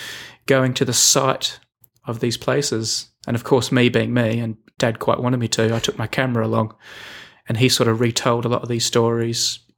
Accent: Australia; I'm Australian, as you know

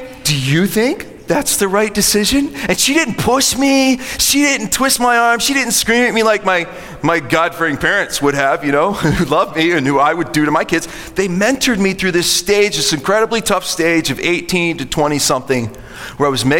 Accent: Japan; moved away as an adult; When I moved into Uniontown at 18 years old, I was a missionary kid. I grew up in Japan.

